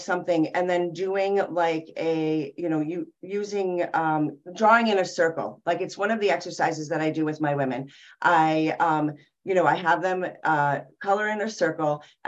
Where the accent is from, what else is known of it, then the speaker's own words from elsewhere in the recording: New York, United States; I'm originally a New Yorker. That's how we're wired, you know.